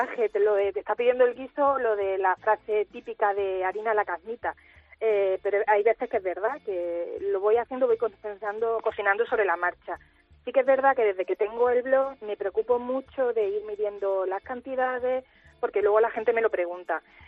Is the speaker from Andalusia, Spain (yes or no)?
yes; Jaén, Andalusia, Spain; yo además, como buena jiennense jaenera, lo defiendo, porque creo que en Jaén, bueno, en otros sitios también, pero se elabora el mejor aceite de oliva virgen extra del mundo